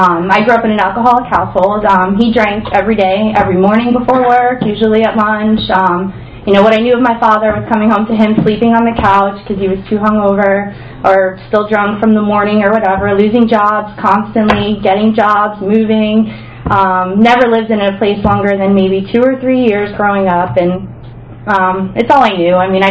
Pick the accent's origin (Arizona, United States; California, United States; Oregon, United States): California, United States; San Diego; born there; I was born in San Diego, California, and my mom's from New Jersey, and my dad was from Virginia